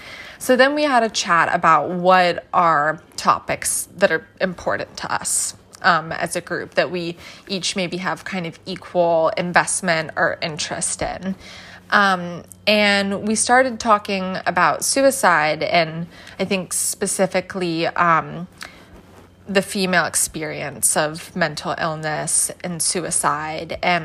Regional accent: United States; just to give you context that I'm from the States

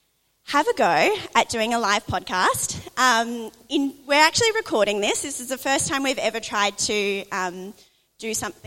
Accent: Australia; I am Iranian Australian.

